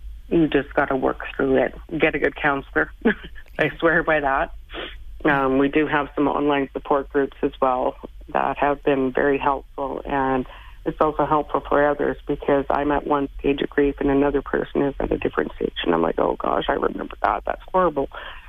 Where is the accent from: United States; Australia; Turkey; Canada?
Canada; Hay River, Northwest Territories; I grew up in Hay River, and it was like a safe, relatively safe place to grow up.